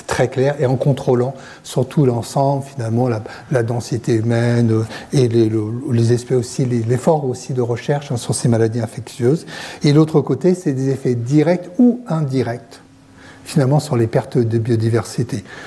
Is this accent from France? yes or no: yes; Brittany, France; enfin, je suis breton